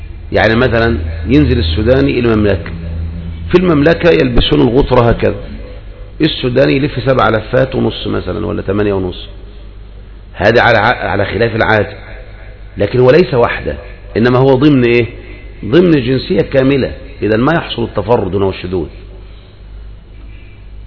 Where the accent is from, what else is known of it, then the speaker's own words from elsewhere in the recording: Libya; الآن عندنا في ليبيا